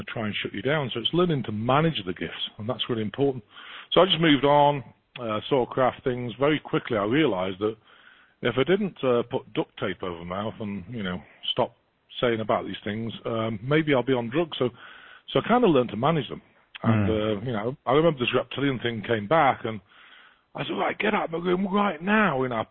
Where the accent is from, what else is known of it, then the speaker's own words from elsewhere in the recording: Chester, North West England, United Kingdom; born there; But obviously I was born in Chester.